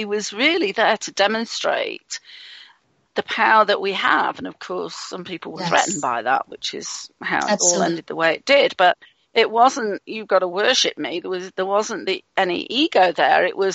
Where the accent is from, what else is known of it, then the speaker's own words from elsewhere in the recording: England, United Kingdom; in England, and the kind of religious thing just did not resonate with me one iota